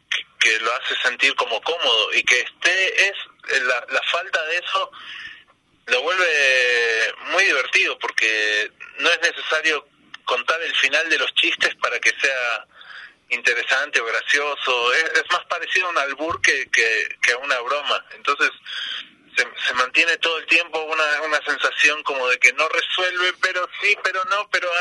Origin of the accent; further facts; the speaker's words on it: Argentina; moved away; los tres somos de Argentina y somos más o menos de una generación